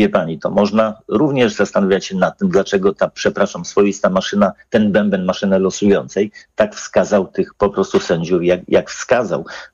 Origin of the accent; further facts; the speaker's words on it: Stalowa Wola, Subcarpathian Voivodeship, Poland; jestem stąd i byłem zaangażowany po prostu w obronę Huty Stalowa Wola